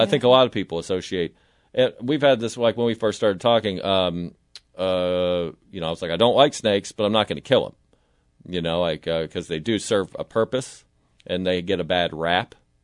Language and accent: English; Florida, United States; I can still remember as a child growing up in Florida, like, there was a lot of animals down there.